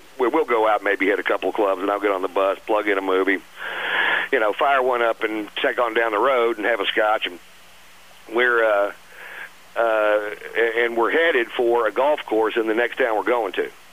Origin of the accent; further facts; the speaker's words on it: Texas, United States; I mean, literally college hockey, and we're from Texas.